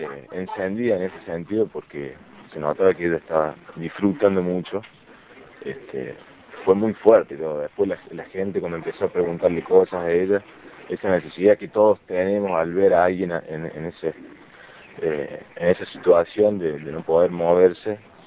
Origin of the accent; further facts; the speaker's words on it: Córdoba, Argentina; nos conocimos en Córdoba, yo soy de Córdoba